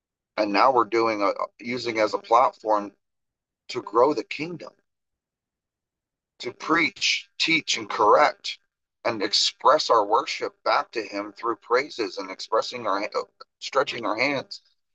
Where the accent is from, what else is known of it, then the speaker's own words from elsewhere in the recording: New Jersey, United States; I'm from New Jersey. We've got all different states.